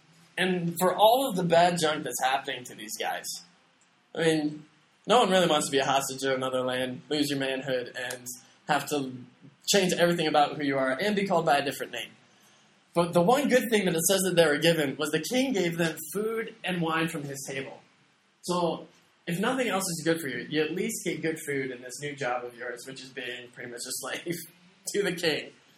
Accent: United States; Honestly, I come from the United States.

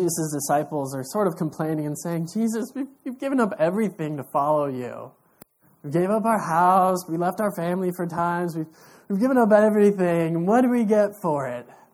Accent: United States; born there; till I realized I was born in the United States and that's not even allowed.

